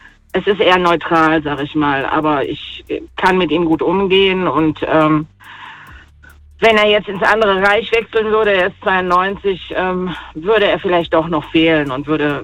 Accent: Turkey; Ich bin Türkin und mein Vater ist Perser

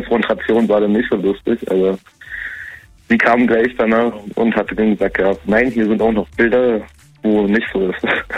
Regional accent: Berlin, Germany; born there; now in Karlsruhe, Germany; Gebürtig aus Berlin, jetzt aus Karlsruhe.

